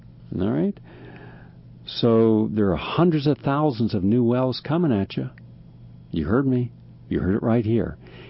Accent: West Virginia, United States; In West Virginia, my home state, a once lushly forested area, has been transformed into a dead zone.

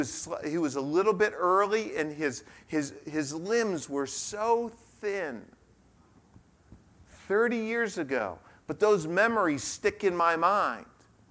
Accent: United States; A wooden boat that looked much like the boat my dad had when I grew up on Long Island Sound in the late 70s.

